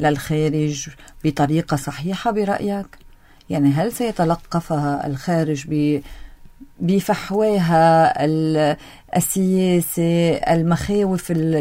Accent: Lebanon

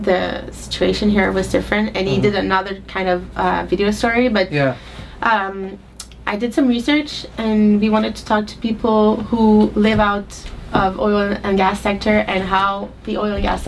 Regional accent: Montreal, Quebec, Canada; I grew up in Montreal, which is a very multicultural city.

